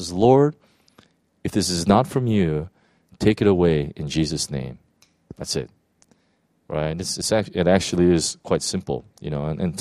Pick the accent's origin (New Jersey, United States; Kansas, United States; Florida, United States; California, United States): California, United States; I'm from California, so I know what an earthquake is, you know